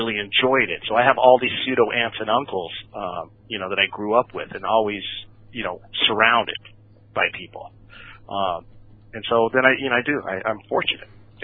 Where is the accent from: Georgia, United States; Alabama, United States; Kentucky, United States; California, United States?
California, United States; we'll talk about being Mexican. I'm all, but that's not, I mean, yes, I am, but I, as I told you, I grew up here in Orange County, right?